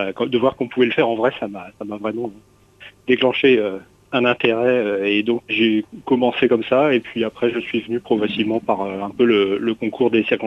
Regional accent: Hauts-de-France, France; born there; Là, actuellement, je suis dans ma région natale du sud de l'Oise, oui.

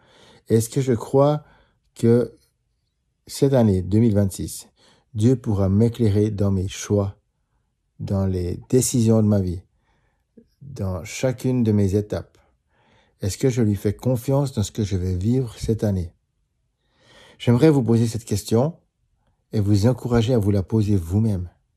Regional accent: Switzerland; Depuis 20 ans, je suis pasteur. Je viens de Suisse

